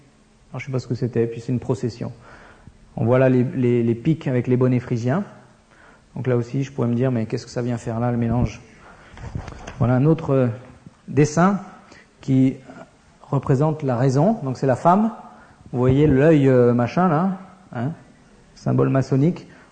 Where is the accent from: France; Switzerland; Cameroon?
France; parce qu'en tant que Français, ça a été une fois j'ai eu une révélation sur ça